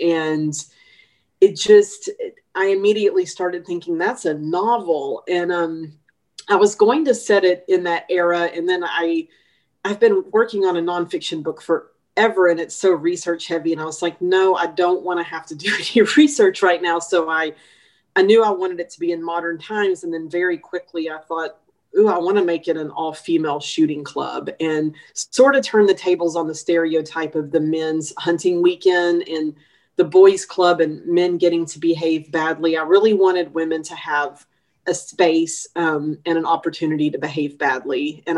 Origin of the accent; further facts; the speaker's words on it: Texas, United States; I'm not a big gun fan, but however, growing up in East Texas, my dad and my granddad were hunters